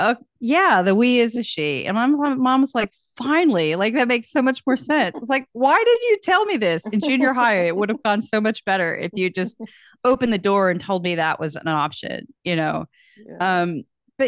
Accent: Kansas, United States; I grew up in Kansas. There were gay people around, but also growing up in the late 70s, early 80s

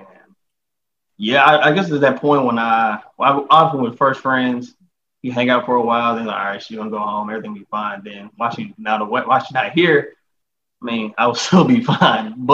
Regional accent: Arkansas, United States; Like I said, I'm from Arkansas, she's from Nassau.

